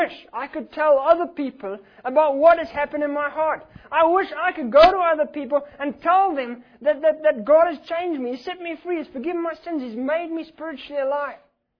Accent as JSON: {"language": "English", "country": "South Africa", "said": "I come from South Africa"}